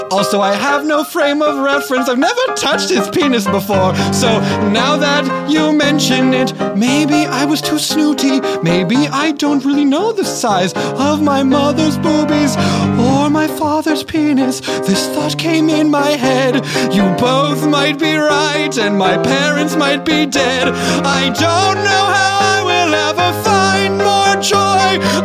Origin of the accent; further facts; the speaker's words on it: Germany; Oh, I am from Germany, that's right. I forget that now and again.